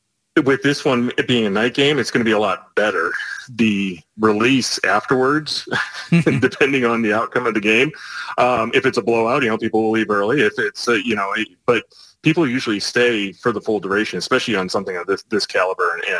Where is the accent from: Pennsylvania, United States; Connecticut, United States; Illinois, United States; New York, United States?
New York, United States; because, you know, I grew up in New York and then coming down here for college, I had roommates that were from Pittsburgh.